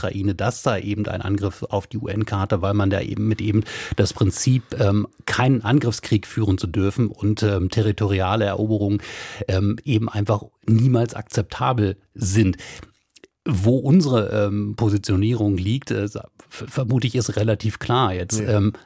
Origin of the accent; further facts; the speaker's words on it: Wolfsburg, Lower Saxony, Germany; Ich komme ja aus der Stadt der 4-Tage-Woche des groß angelegten Versuchs in den 90er Jahren in Wolfsburg